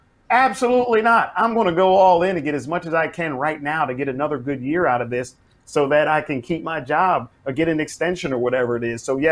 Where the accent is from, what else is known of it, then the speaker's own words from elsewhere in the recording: Philadelphia, Pennsylvania, United States; I'm from Philadelphia, and I don't know if you remember when they had the process going on here.